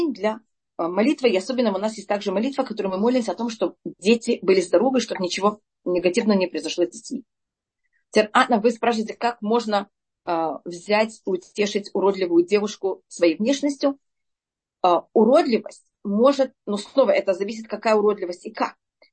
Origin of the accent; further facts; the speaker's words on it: Russia; born there; я родилась в России, в Советском Союзе